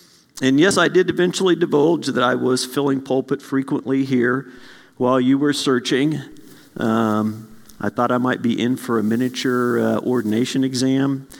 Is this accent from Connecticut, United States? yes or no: no; Kansas, United States; He looks down at our name tags and notices we're from Kansas. And he finds out we're just north of Wichita, about 30 minutes.